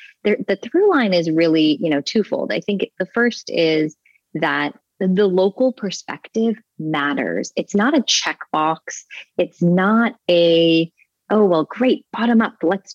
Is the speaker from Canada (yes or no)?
yes; Toronto, Ontario, Canada; growing up in Malvern in Toronto, I didn't.